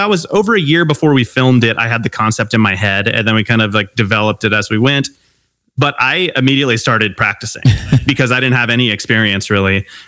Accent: Long Beach, California, United States; And so, we grew up in totally different areas. I grew up in Long Beach, California. He grew up in Pittsburgh.

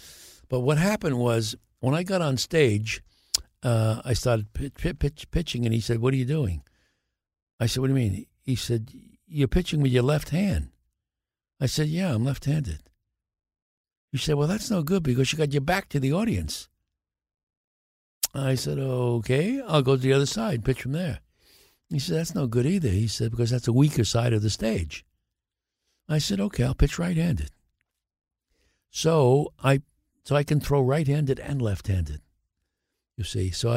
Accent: Brooklyn, New York, United States; born there; even though I was born in Brooklyn, I was a New York Giants fan.

